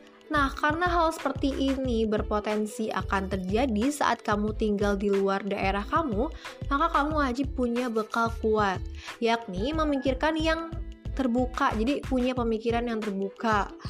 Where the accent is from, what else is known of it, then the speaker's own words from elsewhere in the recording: Padang, West Sumatra, Indonesia; soalnya aku pakai aku kamu. Dari Padang itu udah biasa.